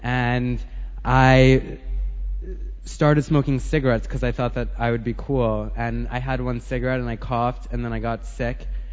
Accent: New York, United States; born there; I was born on the Upper East Side around the corner, and I was miserable from day one.

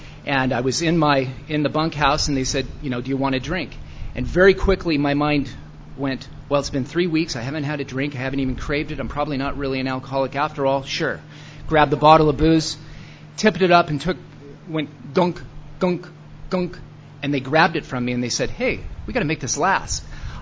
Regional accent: Portland, Oregon, United States; I'm from Portland originally, but I ended up down there.

